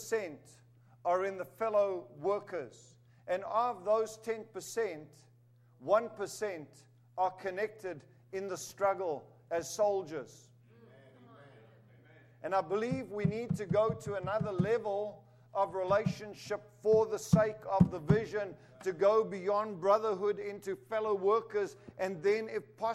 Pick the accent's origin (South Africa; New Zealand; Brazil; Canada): South Africa; also born or lived in Zimbabwe; now in United States; I am a United States citizen for about 2 years now, but I was born in Zimbabwe. I grew up in South Africa. So I think like a South African.